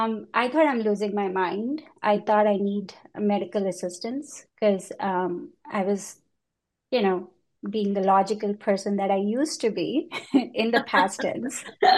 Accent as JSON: {"language": "English", "country": "India", "tie": "born or raised there", "also_born_or_lived": "United Kingdom", "moved": "as an adult", "lives_now": "New York, United States", "said": "I grew up in India, and I left India when I was 20 years old. I've lived in several countries, UK, and then got married, moved to New York. I've been here for over 20 years now."}